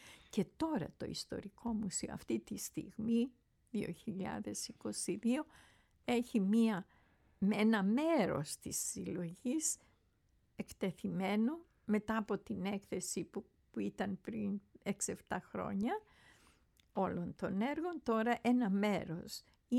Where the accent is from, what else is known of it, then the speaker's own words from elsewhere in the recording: Heraklion, Crete, Greece; now in Athens, Greece; 20 ήμουνα στο Ηράκλειο, στην πόλη που γεννήθηκα. Το Ηράκλειο έχει τόσες ωραίες διαδρομές και δίπλα στο σπίτι, στο λιμάνι που μεγαλώσαμε. Γεννηθήκαμε δίπλα στη Γνωσό, αλλά λόγω η περιουσία αυτή ήταν μακριά από σχολεία και ήταν εξοχή.